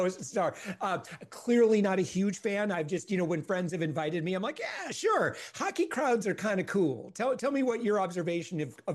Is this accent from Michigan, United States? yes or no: yes; Kalamazoo, Michigan, United States; when growing up in Kalamazoo, Michigan for a year or so, or kind of West Michigan, we'd go to the Kalamazoo Wings games.